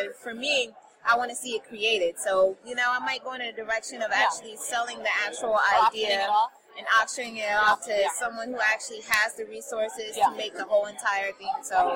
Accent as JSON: {"language": "English", "region": "South Carolina", "country": "United States", "said": "You know, I put on a campaign down where I'm from South Carolina"}